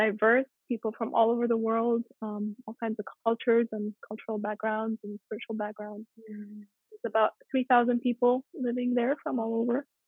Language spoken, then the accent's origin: English; Auroville, Tamil Nadu, India; It's an Indian name. I was born and raised in India, but I'm Spanish and French. My mom is Spanish. My dad is French. And I grew up in Oroville